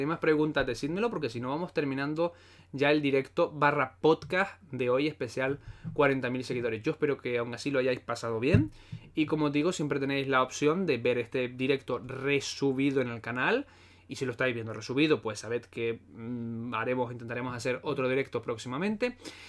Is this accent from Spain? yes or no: yes; Vega de San Mateo, Canary Islands, Spain; yo tiro para mi zona. Vega de San Mateo, arriba en la cumbre. Pero ya es que eso es ahí, soy nativo, entonces cada uno tira para casa.